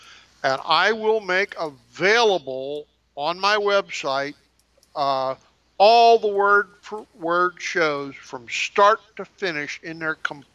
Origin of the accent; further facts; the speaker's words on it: United States; Well, now, I'm an American.